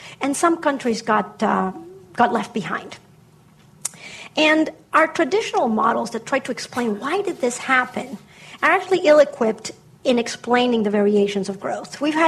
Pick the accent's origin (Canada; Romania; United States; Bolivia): Bolivia; I'm originally from Bolivia, right?